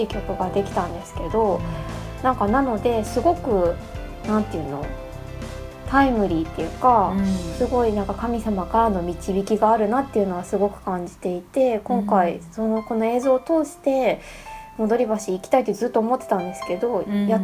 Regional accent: Kansai, Japan; なんか私関西出身だから、

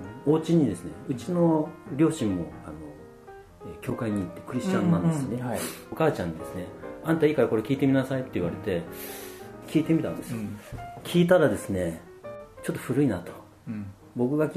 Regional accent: Yokohama, Kanagawa, Japan; also born or lived in Sapporo; 出身はですね、一応2つありまして、横浜と札幌になります。

